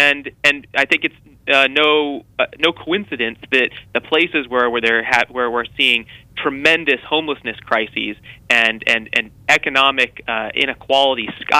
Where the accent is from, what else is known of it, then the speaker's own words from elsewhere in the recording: California, United States; I'm originally from California, and California is a great example of this.